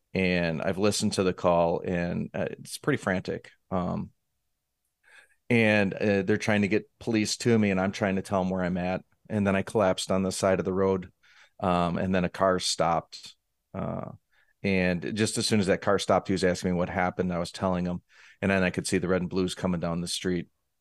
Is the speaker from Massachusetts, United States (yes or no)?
no; Wisconsin, United States; Fortunately for me, growing up in Wisconsin, you'd think I was a big drinker.